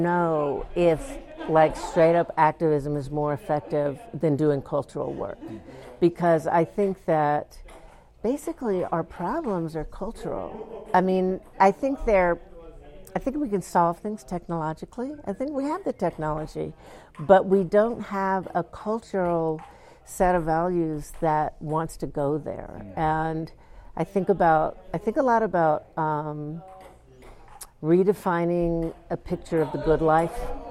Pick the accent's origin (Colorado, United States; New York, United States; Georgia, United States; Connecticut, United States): Georgia, United States; Atlanta; now in Chicago, United States; I'm an artist and writer and educator. I live in Chicago, but I'm from the Southeast. I'm from Atlanta, Georgia.